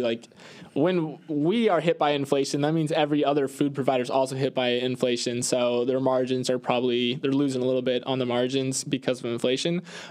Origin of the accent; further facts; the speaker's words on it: Tampa, Florida, United States; The Rays. I'm from Tampa.